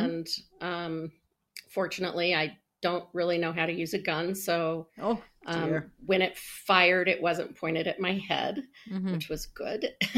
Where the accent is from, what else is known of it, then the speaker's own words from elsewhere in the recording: Colorado, United States; I was born and raised in Colorado.